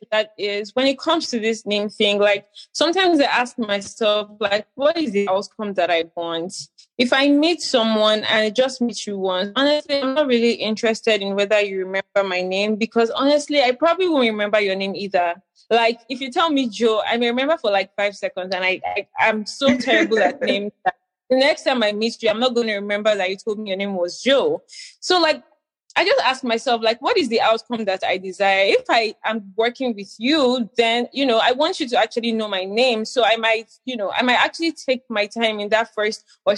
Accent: Nigeria; now in United States; We are living in this country, and as much as Nigerian community is growing in the US, like we are still like a minority.

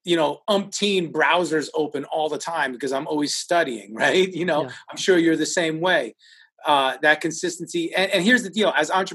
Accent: New York, United States; I'm a Cuban Italian who was born and raised in New York. And I have this real hard New York edge to me.

